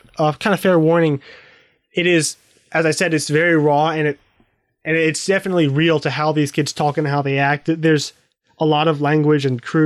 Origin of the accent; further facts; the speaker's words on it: Virginia, United States; I grew up in Virginia, but I also grew up in a very rural area, and so there are traits of small town culture that are prevalent no matter where you are.